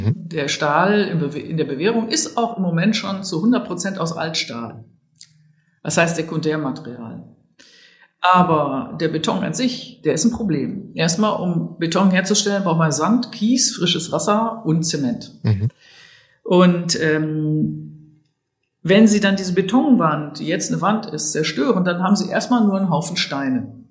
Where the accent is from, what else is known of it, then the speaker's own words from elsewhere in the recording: North Rhine-Westphalia, Germany; now in Cologne, Germany; Ich komme ja aus dem Ruhrgebiet.